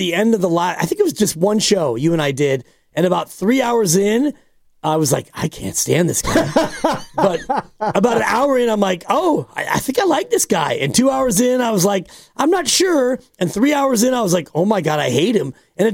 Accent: California, United States; We grew up in Marin, but I grew up in the 60s and 70s in Marin, and my parents didn't have a lot of money.

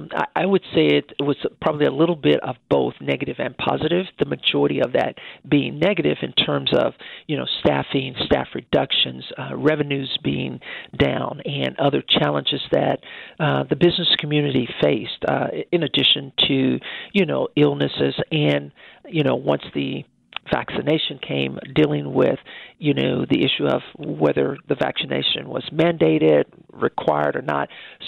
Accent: Wichita, Kansas, United States; Well, I grew up here in Wichita, Kansas, so I am a native of Wichita.

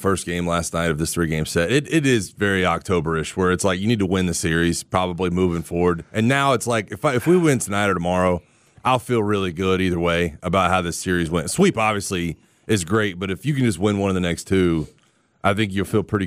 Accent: Pensacola, Florida, United States; Well, look, I'm from Pensacola, Florida. We're just straight up, you know, white trash down there.

